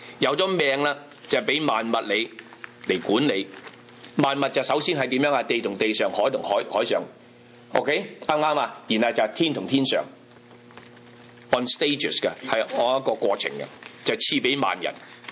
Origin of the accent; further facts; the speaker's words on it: Hong Kong; now in Canada; 我走咗由香港嚟到加拿大，有目的嘅。